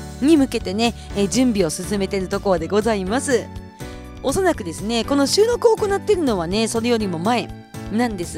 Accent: Kushiro, Hokkaido, Japan; 地元の釧路

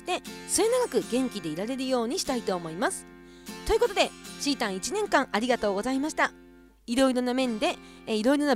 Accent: Kushiro, Hokkaido, Japan; 釧路市の観光大使に任命していただいたっていうのも、同じ地元の釧路として

